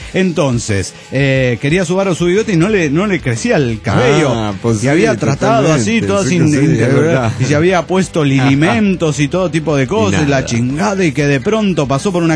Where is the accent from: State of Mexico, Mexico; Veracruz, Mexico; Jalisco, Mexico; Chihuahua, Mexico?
Jalisco, Mexico; Guadalajara; Soy la morra tapatía de Guadalajara, Jalisco, México.